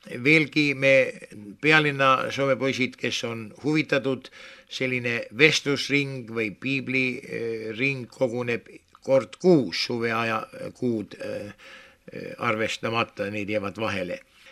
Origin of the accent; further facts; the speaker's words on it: Tallinn, Harju County, Estonia; mu isa oli ka vaimulik, ta oli Tallinnas linna misjonääriks, olen kasvanud sellises kodus